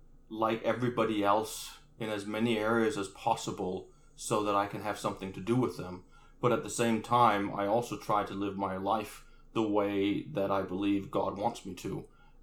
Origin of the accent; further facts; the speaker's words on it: Denmark; Well, I grew up in Denmark. My mom's American, my dad's Danish.